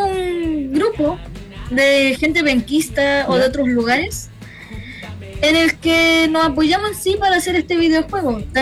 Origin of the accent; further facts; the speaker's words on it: Concepción, Biobío, Chile; como no solo somos penquistas